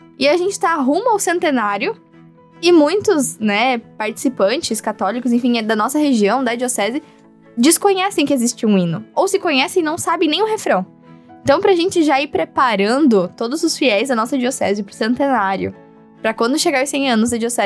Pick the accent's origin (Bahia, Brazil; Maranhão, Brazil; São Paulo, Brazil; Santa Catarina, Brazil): Santa Catarina, Brazil; Joinville; Eu sou de Joinville, minha mãe é de Joinville e meu pai é de Rio do Sul.